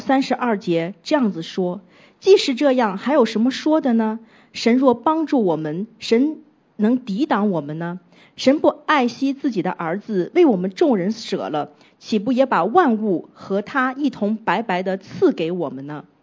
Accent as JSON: {"language": "Chinese", "region": "Shandong", "country": "China", "lives_now": "Hong Kong, Hong Kong", "said": "那我本身是山东人啊，我的父母亲在山东，那我一个人在香港"}